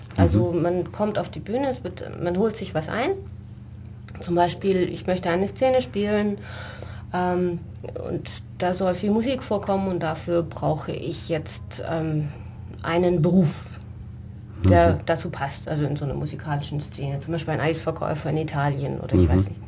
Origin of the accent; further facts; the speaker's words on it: Tübingen, Baden-Württemberg, Germany; also ich komme ja aus Tübingen